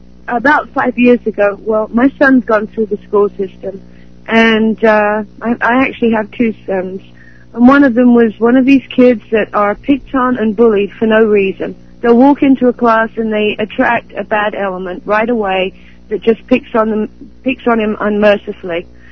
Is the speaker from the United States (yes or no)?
no; England, United Kingdom; I was raised in England, and we was raised with the Bible in church, but that was back in the 60s